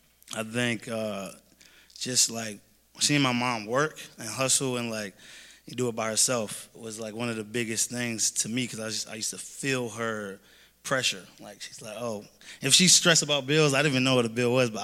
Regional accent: Stone Mountain, Georgia, United States; also born or lived in Brooklyn, New York; I am 29 now. I'm from Brooklyn, New York, raised in Stone Mountain, and that's where I created Wisdom.

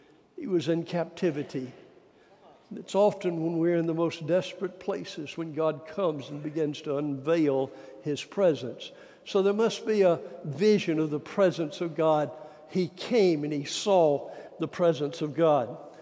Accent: Warner Robins, Georgia, United States; I can remember as a little boy growing up in Warner Robins, Georgia, many years ago.

